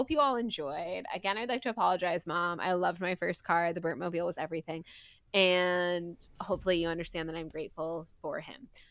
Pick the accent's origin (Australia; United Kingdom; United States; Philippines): United States; the South; Again, growing up in the South, SEC football is literally some people are closer to that than they are to God.